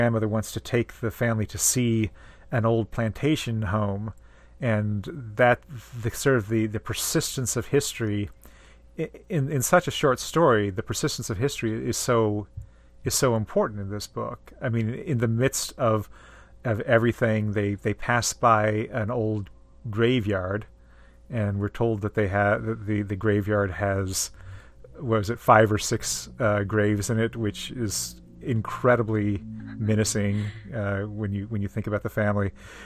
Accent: the North, United States; I'm going to say as a Northerner

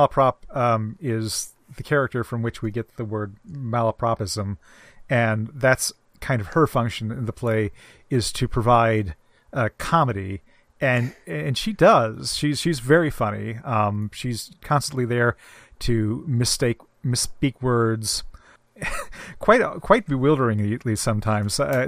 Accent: United States; I grew up in America where we don't have all these titles.

